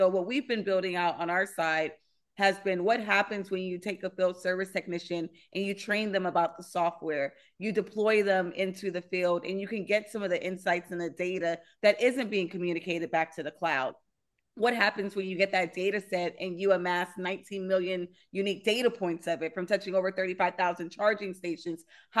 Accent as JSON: {"language": "English", "town": "Los Angeles", "region": "California", "country": "United States", "said": "I'm from South Central Los Angeles, still live in South Central Los Angeles."}